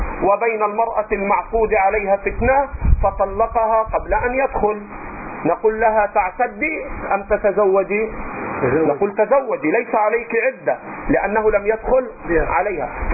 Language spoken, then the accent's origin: Arabic; Egypt; أترخم عليك على لهجتنا في مصر